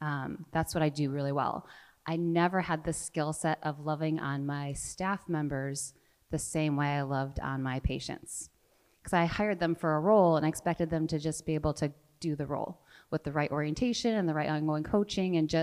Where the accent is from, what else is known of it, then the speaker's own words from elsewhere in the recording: St. Louis, Missouri, United States; from St. Louis.